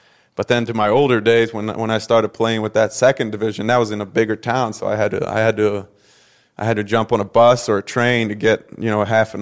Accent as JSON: {"language": "English", "town": "Kinna", "region": "Västra Götaland", "country": "Sweden", "tie": "born or raised there", "said": "That's my hometown."}